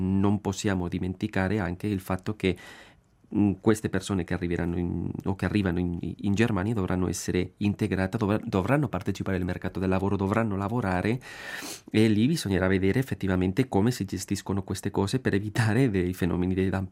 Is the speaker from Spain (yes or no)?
yes; Basque Country, Spain; Italian is a second language; now in Italy; io di origine sono della Spagna, dei Paesi Baschi, lì avevo vissuto anche dei momenti di immigrazione abbastanza forti